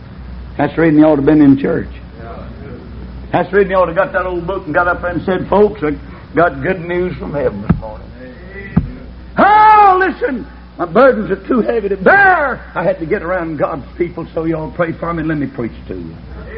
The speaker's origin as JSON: {"language": "English", "region": "Texas", "country": "United States", "tie": "born or raised there", "said": "I was born and reared in Texas. I've got some deep roots and don't intend to pull out."}